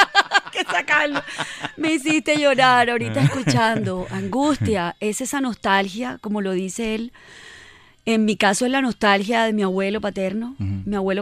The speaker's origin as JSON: {"language": "Spanish", "region": "Bolívar", "country": "Colombia", "tie": "born or raised there", "said": "toda mi infancia fue en El Cabrero donde mi abuela."}